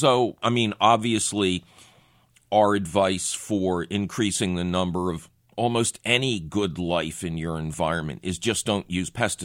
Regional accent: Philadelphia, Pennsylvania, United States; I grew up at Bridge and Tarsdale.

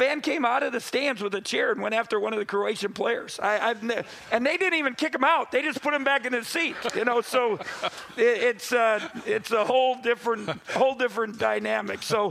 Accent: Wisconsin, United States; I'm being from Wisconsin

